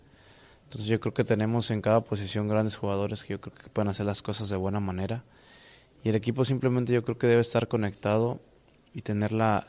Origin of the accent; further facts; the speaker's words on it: Mexico; somos mexicanos